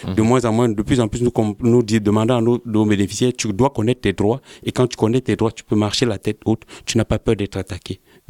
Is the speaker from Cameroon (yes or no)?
yes; Cameroon; Curieusement, moi je suis Camerounais